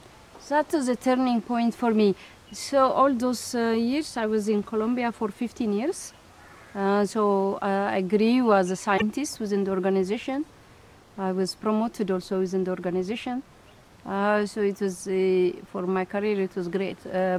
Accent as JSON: {"language": "English", "country": "Ethiopia", "said": "when it was announced that I'm from Ethiopia"}